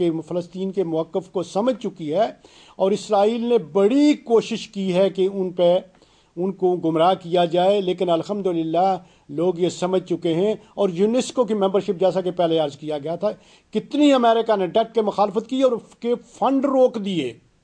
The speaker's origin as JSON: {"language": "Urdu", "country": "Pakistan", "said": "میں پہلے عرض کر چکا تھا کہ میں پاکستانی ہوں الحمدللہ"}